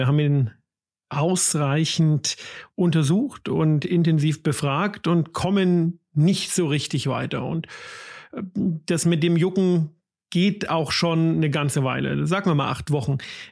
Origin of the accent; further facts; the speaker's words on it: Germany; Bei uns in Deutschland ganz modern. Ich weiß nicht, wie es in Österreich ist, aber bei uns ist das gerade genau so ein unschöner Hype.